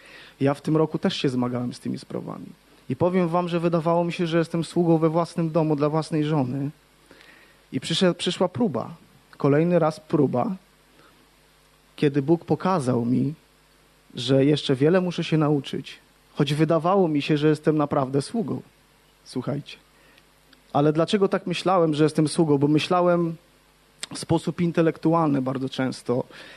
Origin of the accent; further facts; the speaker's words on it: Gdańsk, Pomeranian Voivodeship, Poland; z Gdańska.